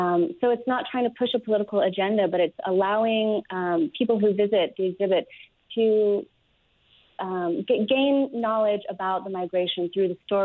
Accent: Tucson, Arizona, United States; I am from Tucson, Arizona, so I'm from the Southern Borderlands region

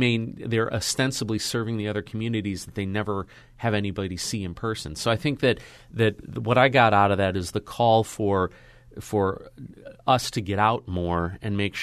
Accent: Chicago, Illinois, United States; I grew up in the Chicago area, and I remember Ray Rayner

